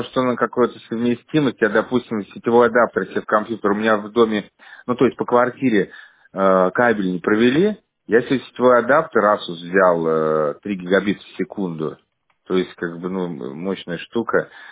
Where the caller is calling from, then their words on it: Shushary, Saint Petersburg, Russia; Здравствуйте. Я из Шушар